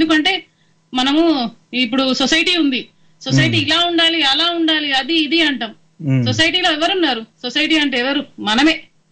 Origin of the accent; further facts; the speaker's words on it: Uppal, Telangana, India; నేను పుట్టింది తెలంగాణ బిడ్డను, ఉప్పల్లో పుట్టాను. బ్యాక్గ్రౌండ్ కూడా మొత్తం ఉప్పలే. చదువుకుంది అంతా ఇక్కడే నాది.